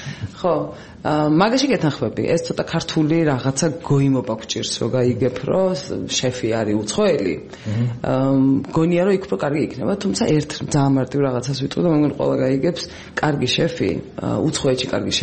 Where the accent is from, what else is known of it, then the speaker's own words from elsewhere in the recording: Imereti, Georgia; მე ვამბობ, რადგან იმერელი ვარ, ვამბობ, რომ სამეგრელო დედოფალია და იმერეთი მეფე.